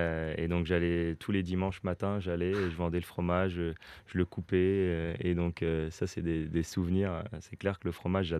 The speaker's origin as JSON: {"language": "French", "country": "France", "tie": "born or raised there", "moved": "yes", "lives_now": "United States", "said": "j'ai grandi en France et c'est comme ça que j'ai eu mon éducation."}